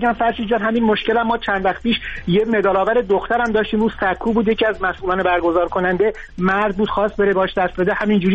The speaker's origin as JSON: {"language": "Persian", "country": "Iran", "said": "به عنوان یه ورزشی، به عنوان یه ایرانی"}